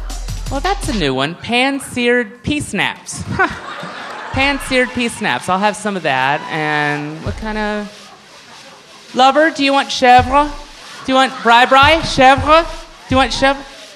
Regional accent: El Paso, Texas, United States; from El Paso, Texas. Born and raised. Yeah, what do you mean my accent's funny to you?

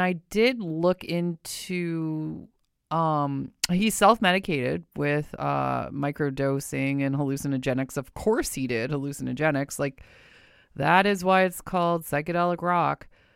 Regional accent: Windsor, Ontario, Canada; I grew up in Windsor across the river.

